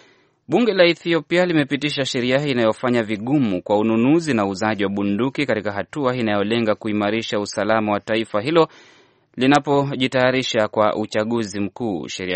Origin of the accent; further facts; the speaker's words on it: Western Kenya, Kenya; Kinachojua ni chakula kule kwetu magharibi mwa Kenya.